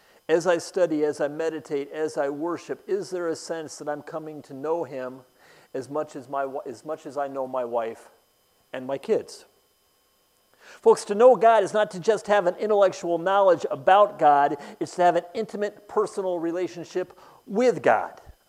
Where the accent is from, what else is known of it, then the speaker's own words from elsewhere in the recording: San Diego, California, United States; also born or lived in Groton, Connecticut; I was born in Groton, Connecticut, that I graduated from high school in San Diego, California